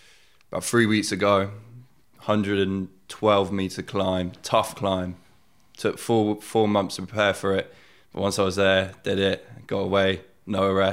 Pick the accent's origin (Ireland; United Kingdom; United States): United Kingdom; Oxford, South East England; born or raised there